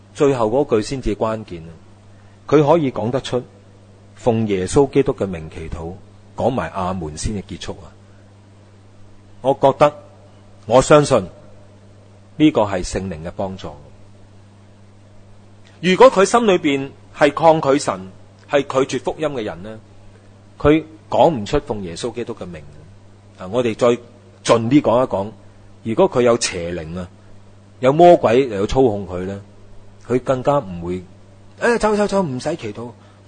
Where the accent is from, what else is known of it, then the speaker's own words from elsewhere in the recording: China; 我哋中国人就最兴噶啦